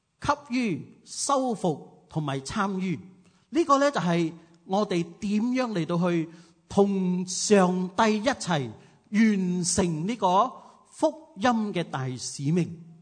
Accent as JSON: {"language": "Cantonese", "town": "Ipoh", "region": "Perak", "country": "Malaysia", "said": "因为我怡保人都唔去建立教会"}